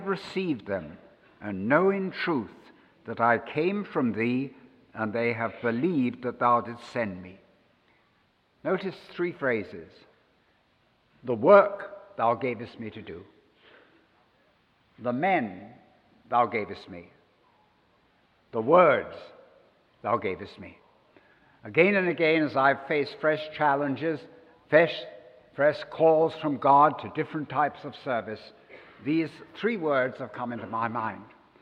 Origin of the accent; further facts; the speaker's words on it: England, United Kingdom; moved away as an adult; now in United States; 50 years ago this year that I came to this country for the first time. My wife was from Minnesota, and I came from England.